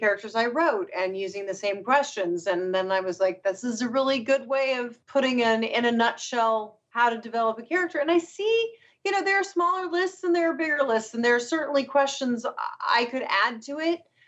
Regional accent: Los Angeles, California, United States; it takes place in the house that I grew up next to in Los Angeles. I lived in a very, very small, modest house.

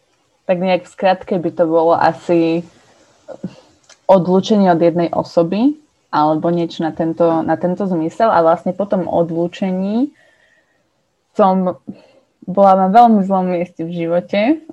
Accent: Košice, Košice Region, Slovakia; a som z Košíc

